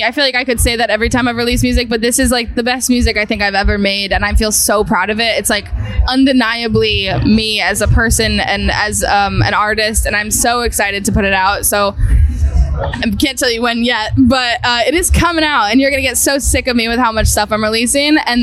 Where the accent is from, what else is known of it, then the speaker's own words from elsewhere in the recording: Massachusetts, United States; outside of Boston.